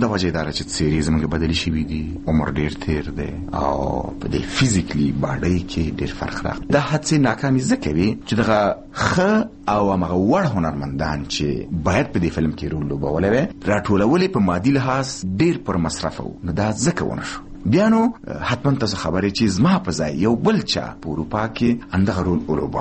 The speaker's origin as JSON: {"language": "Pashto", "region": "Balochistan", "country": "Pakistan", "accent": "Quetta", "said": "کوټ ته ورته زما دا لهجه ده"}